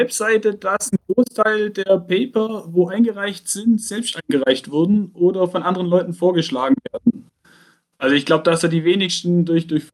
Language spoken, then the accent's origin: German; Aalen, Baden-Württemberg, Germany; Ich komme aus Aalen, näher Stuttgart, auf der schönen Ostalb.